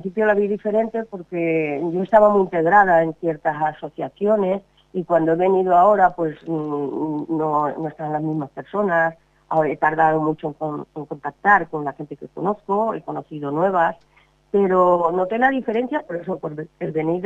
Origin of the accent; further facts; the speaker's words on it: Andalusia, Spain; born there; moved away; also born or lived in Mallorca / Catalonia; Yo soy andaluza, de raíz andaluza. Nací en la provincia de Sevilla, mis padres de Córdoba y Jaén, pero muy jovencita me fui a vivir a Mallorca, de Mallorca pasé a Cataluña.